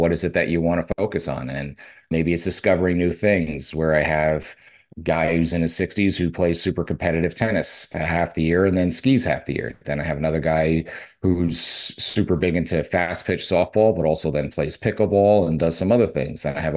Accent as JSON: {"language": "English", "region": "New Jersey", "country": "United States", "said": "Well, I'm from New Jersey. I could turn a rock. I could turn in any direction, throw a rock, and hit one of the greatest pizza places you've ever tried."}